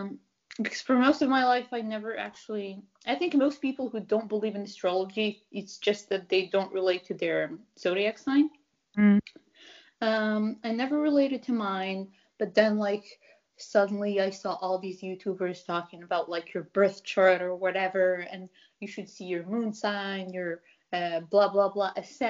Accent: Casablanca, Casablanca-Settat, Morocco; all people born in my city, and we come from Casablanca, it's a huge city with millions of people who live there.

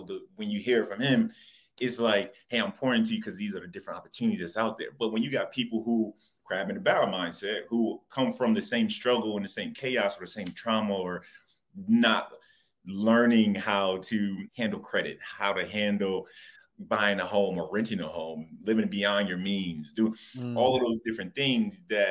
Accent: New Jersey, United States; growing up in Pasadena, New Jersey, one, it's rough.

